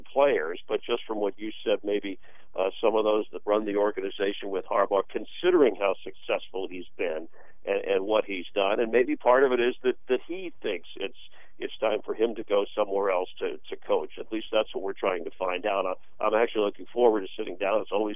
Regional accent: Florida, United States; as growing up in South Florida, when the Dolphins, they had a lot of great battles with the Raiders.

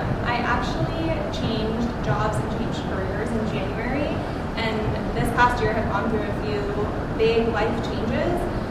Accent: Minnesota, United States; now in San Francisco, United States; I'm from Minnesota, and even in Minnesota we know Raiderettes have always been the best dance team.

